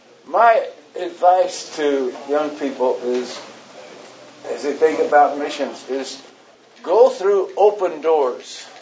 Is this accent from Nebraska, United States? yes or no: no; Texas, United States; I'm a cowboy from Texas.